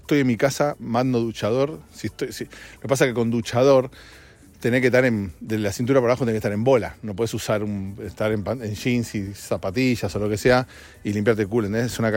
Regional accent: Argentina; moved away; Cuando yo me mudé de Argentina acá hace 8 años, venían de 4 de que no había llovido un día.

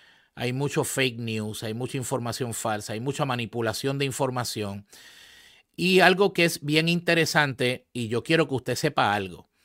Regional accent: Puerto Rico; en esta nación, Estados Unidos, en mi país, en Puerto Rico

